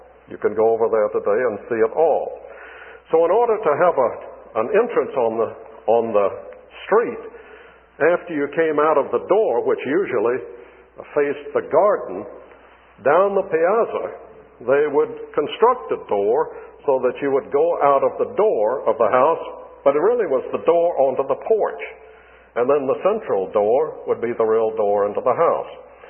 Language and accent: English; Charleston, South Carolina, United States; When I was a young boy growing up in Charleston, of course naturally, I became acquainted with the half houses there.